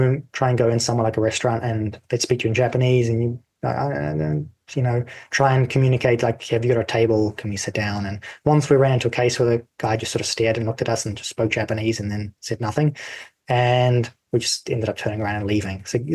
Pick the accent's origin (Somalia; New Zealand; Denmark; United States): New Zealand; And then they ask you, where are you from? New Zealand.